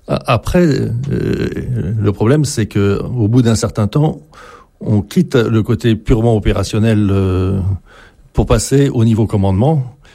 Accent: French Polynesia; moved away as an adult; now in France; je suis né dans le Pacifique et j'ai vécu toute mon enfance dans le Pacifique avant de venir à l'âge de 18 ans en métropole, comme on dit

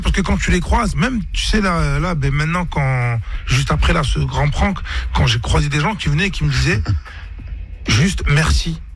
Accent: Florac, Occitanie, France; De Florac, Florac.

